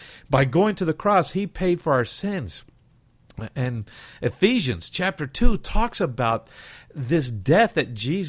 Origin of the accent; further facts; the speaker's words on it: Scotland, United Kingdom; born there; I'm Scottish by birth.